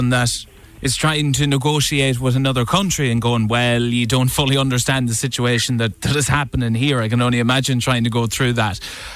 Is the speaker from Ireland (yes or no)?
yes; Athlone, Leinster, Ireland; I'm from Athlone, Westmead, studying in UL, Limerick.